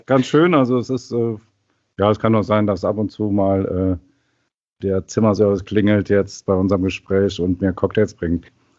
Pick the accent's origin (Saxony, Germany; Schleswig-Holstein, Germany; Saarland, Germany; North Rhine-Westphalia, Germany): Saarland, Germany; born or raised there